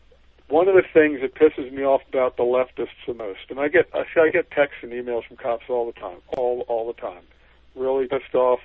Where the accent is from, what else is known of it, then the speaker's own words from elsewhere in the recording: Baltimore, Maryland, United States; Well, I'm from Baltimore. Was towards the end of a large family of everybody, getting out and being busy and going to college and so forth.